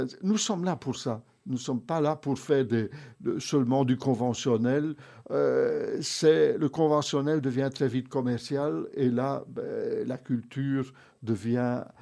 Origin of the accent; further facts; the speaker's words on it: Belgium; chez nous en Wallonie et à Bruxelles.